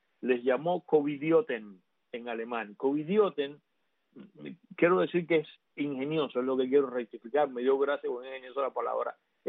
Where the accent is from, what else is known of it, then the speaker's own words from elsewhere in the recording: Havana, Cuba; Yo como cubano, habanero